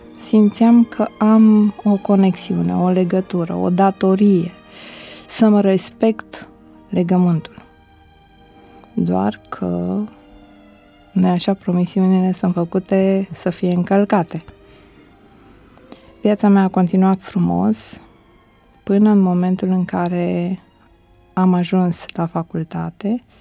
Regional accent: Motru, Gorj County, Romania; also born or lived in Oltenia; Dar pe de altă parte, am crescut în zona Olteniei. Am uitat să precizez că nu m-am născut în București, m-am născut în Motru, județul Gorj.

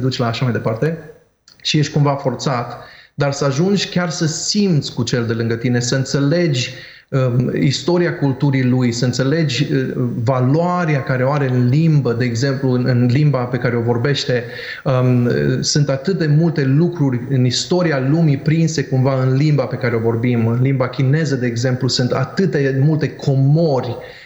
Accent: Romania; now in United States; eu n-am știut niciodată când sunt român până n-am plecat din România. Doar când am ajuns în America am știut că sunt român.

